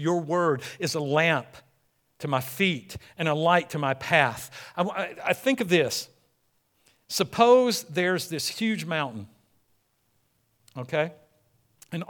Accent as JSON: {"language": "English", "country": "United States", "said": "I'm American, so I don't need anybody telling me what to do."}